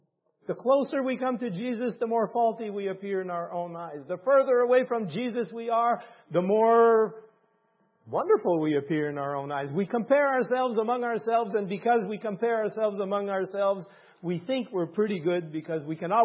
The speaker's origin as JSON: {"language": "English", "region": "Ontario", "country": "Canada", "said": "I'm from Northern Ontario in Canada. It's pretty well French Canadian over there, and they're all Catholics, almost all Catholics."}